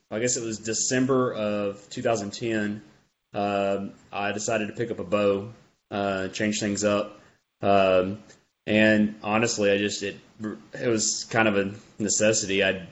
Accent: Waco, Texas, United States; now in Corpus Christi, United States; So I live down in Corpus area, but I'm from the Waco area, Central Texas area.

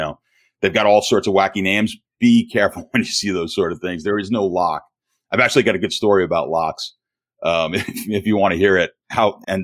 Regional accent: Brooklyn, New York, United States; Back in the day, I grew up in Brooklyn.

